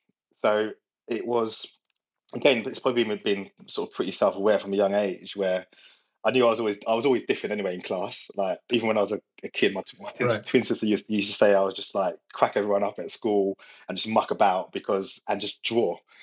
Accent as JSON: {"language": "English", "town": "Brentford", "region": "London", "country": "United Kingdom", "tie": "born or raised there", "said": "born and bred in Brentford, London."}